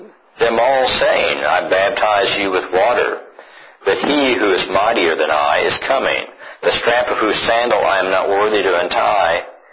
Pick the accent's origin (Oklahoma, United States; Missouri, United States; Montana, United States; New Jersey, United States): Oklahoma, United States; I'm from Oklahoma, and if I said you're from Podunk, Oklahoma, it's not real complimentary.